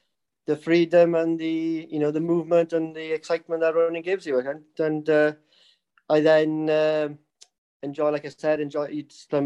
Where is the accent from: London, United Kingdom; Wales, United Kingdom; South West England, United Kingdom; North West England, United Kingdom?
Wales, United Kingdom; local villages around where I grew up then in Carmarthenshire there.